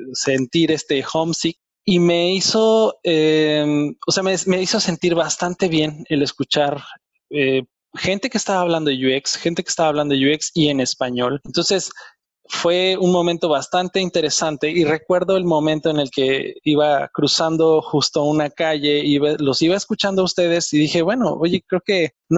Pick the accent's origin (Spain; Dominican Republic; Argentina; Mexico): Mexico; now in Germany; yo soy mexicano